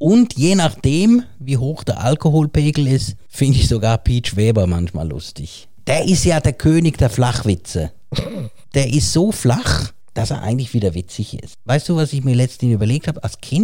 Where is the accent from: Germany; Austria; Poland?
Austria; Gosau, Upper Austria; Du kannst heute Abend nach Gosau fahren, in dem Kaff, wo ich aufgewachsen bin